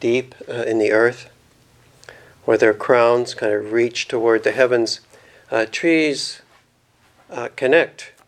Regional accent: Calgary, Alberta, Canada; When I was a child growing up in Calgary, there were no big trees around where I lived. We kind of lived always on the outskirts for some reason.

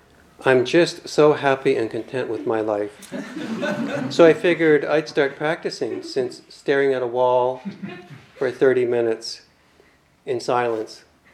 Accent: Calgary, Alberta, Canada; I grew up here in Calgary, a cowboy society, a culture that prizes the myth of the individual hero.

